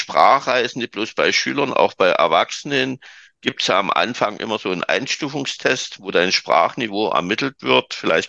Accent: Germany; da können wir als Deutsche noch einiges vom Ausland lernen

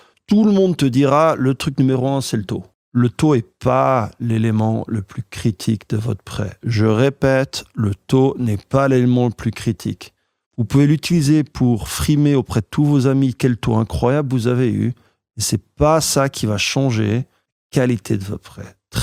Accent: Belgium; also born or lived in Netherlands; Je suis belge et néerlandais aussi

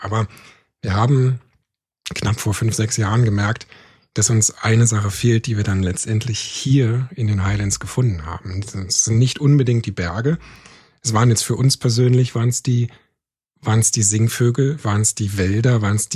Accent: Potsdam, Brandenburg, Germany; moved away as an adult; now in United Kingdom; ich bin aufgewachsen in Potsdam, Großraum Berlin und bin dann allerdings vor 15 Jahren das erste Mal nach Schottland gereist.

